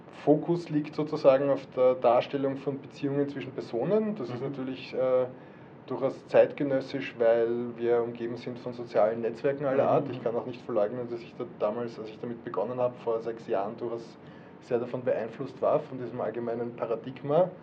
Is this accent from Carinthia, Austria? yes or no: no; Vienna, Austria; ich bin aus Österreich, aus Wien.